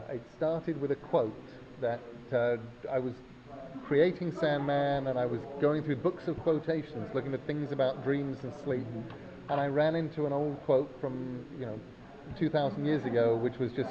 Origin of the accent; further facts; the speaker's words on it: England, United Kingdom; Shut up, because we're English.